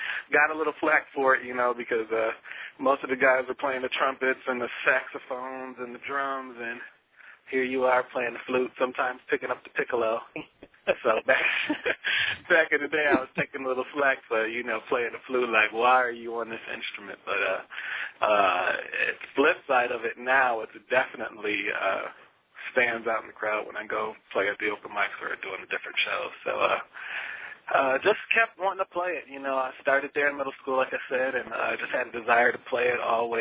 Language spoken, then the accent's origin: English; Michigan, United States; Well, I'm from Michigan, born and raised, so I'm definitely a diehard Detroit Lions fan.